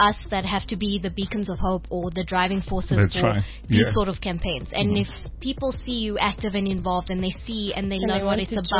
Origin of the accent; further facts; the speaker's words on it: Lenasia, Gauteng, South Africa; So I'm from Lenasia, and it's a small town on the south of Joburg.